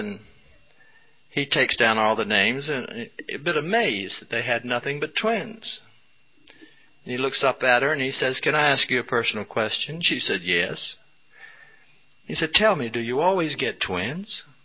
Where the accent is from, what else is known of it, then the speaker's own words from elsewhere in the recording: North Carolina, United States; the mountains of my home state of North Carolina